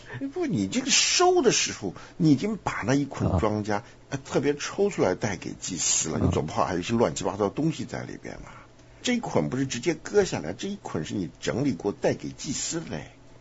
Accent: Taiwan; 我们从台湾来，想当年大家都要去服兵役

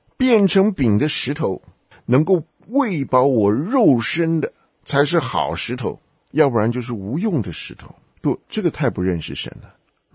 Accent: China; 尤其今天我们从中国来需要小心一点

